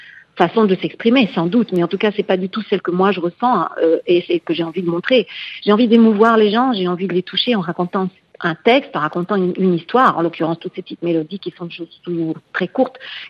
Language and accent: French; France; Mais en tant que Française, je crois que c'est très difficile.